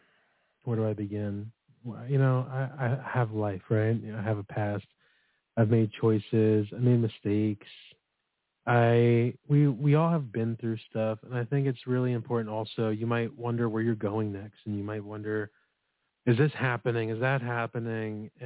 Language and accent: English; New York, United States; I'm from New York.